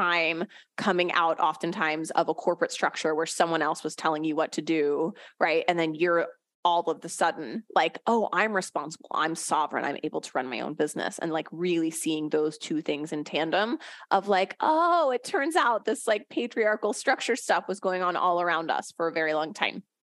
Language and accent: English; Philadelphia, Pennsylvania, United States; also born or lived in San Francisco; now in Austin, United States; I grew up in the Philadelphia area, so I definitely had all of the seasons and the fall vibes. And then we spent, I think, probably close to 6 years out in San Francisco.